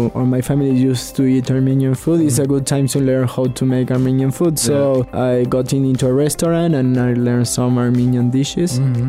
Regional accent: Argentina; English is a second language; I grew up in Argentina, in a Western country, and it's really different.

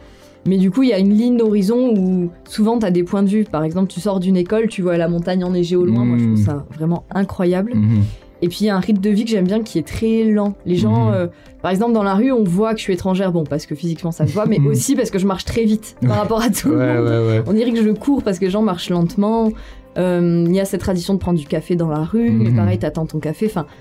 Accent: Dijon, Bourgogne-Franche-Comté, France; Je viens d'une ville qui s'appelle Dijon, qui est très connue pour la moutarde.

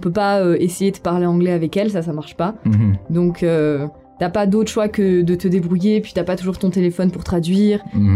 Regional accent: Dijon, Bourgogne-Franche-Comté, France; Je viens d'une ville qui s'appelle Dijon, qui est très connue pour la moutarde.

